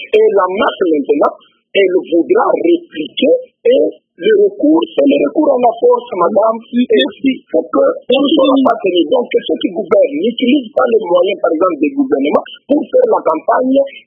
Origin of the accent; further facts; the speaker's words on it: Kasaï, DR Congo; Pour le reste, par exemple, chez nous au Kassai, on n'a pas un problème tribal